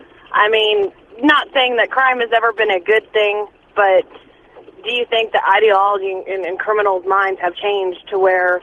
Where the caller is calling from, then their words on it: Columbia, Missouri, United States; I'm calling from Columbia, Missouri.